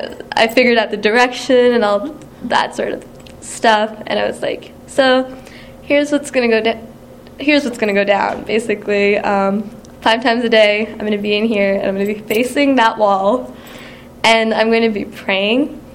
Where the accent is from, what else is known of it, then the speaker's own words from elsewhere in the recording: Minnesota, United States; also born or lived in Texas; I've been in Minnesota most of my life, actually, but I was born in Texas. We moved because we'd heard that they were starting up an Islamic school near the Twin Cities